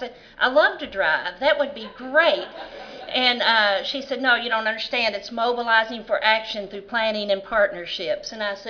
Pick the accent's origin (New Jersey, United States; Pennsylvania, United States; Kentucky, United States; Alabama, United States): Kentucky, United States; I'm serving on a panel with these prestigious people, and here I am from Kentucky